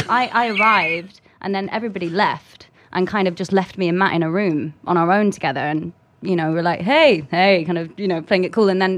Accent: Blackpool, North West England, United Kingdom; I was born in a place called Blackpool, which basically is the Pleasure Beach

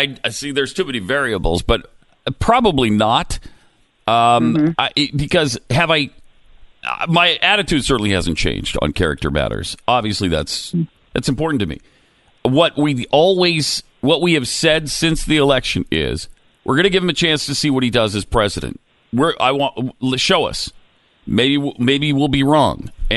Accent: United States; because I think it's my duty as an American to vote.

